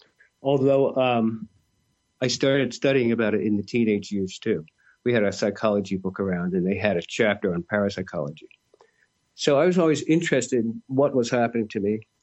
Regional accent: Kent, Ohio, United States; also born or lived in Philadelphia; I was born in Philadelphia, moved to Ohio, Kent, Ohio, at age 11. That was in the 70s, 1970, in fact. Saw the Kent State shooting thing, grew up there, went to high school

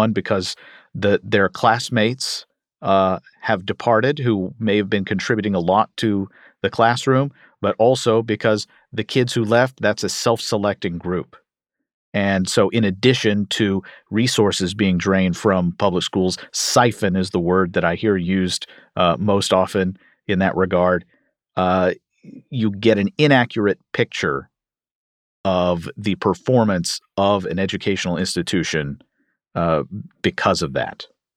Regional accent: Kentucky, United States; We have, in my home state of Kentucky, we've seen some school choice measures passed

